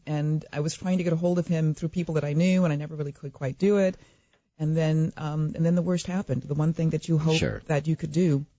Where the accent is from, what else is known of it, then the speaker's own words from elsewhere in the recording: Minnesota, United States; because I'm from Minnesota and because we grew up in the same neighborhoods, I felt as if, you know, I needed to apologize as a fellow Minnesotan.